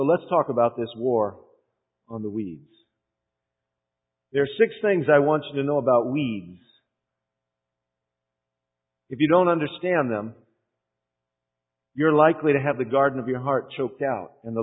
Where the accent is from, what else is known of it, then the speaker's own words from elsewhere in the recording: Illinois, United States; also born or lived in Indiana; I'm from Illinois. I grew up in central Illinois. I moved to central Indiana to pastor. Now I'm in Michigan.